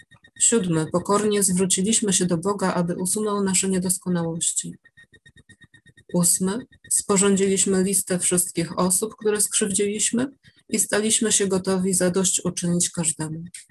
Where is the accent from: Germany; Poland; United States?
Poland; I'm from Poland, and I will read the 12 steps in Polish.